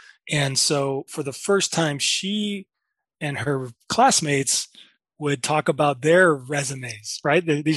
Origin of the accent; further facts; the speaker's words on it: Chicago, Illinois, United States; as a kid growing up in Chicago, I couldn't even have dreamt being an architect because I never met one.